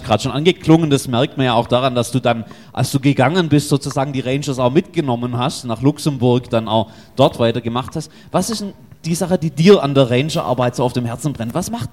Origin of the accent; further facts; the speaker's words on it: Mötzingen, Baden-Württemberg, Germany; ich komme ja aus Mötzingen